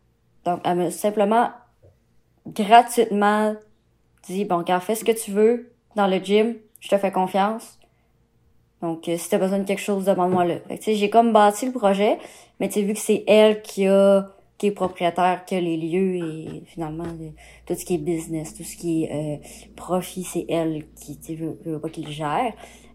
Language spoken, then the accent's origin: French; Quebec, Canada; moi, c'est ça, je viens du Saguenay.